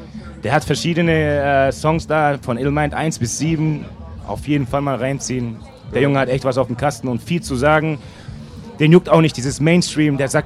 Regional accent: Reutlingen, Baden-Württemberg, Germany; Reutlingen. Ich komme aus Reutlingen, Schwabeländle, ja.

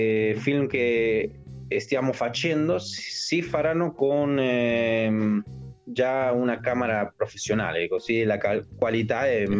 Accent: Trelew, Chubut, Argentina; Italian is a second language; nella mia città, che si chiama Trelew, si trova a 60 km di Puerto Madryn

